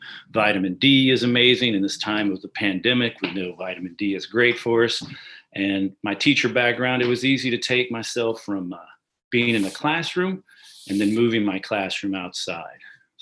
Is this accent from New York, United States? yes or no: no; Charleston, South Carolina, United States; also born or lived in Hawaii; So simply put, my dad was a Marine, so I was born in Hawaii, but he went to the Citadel. So as soon as his 4 years were over, he moved us back to Charleston. So I pretty much grew up right here in Charleston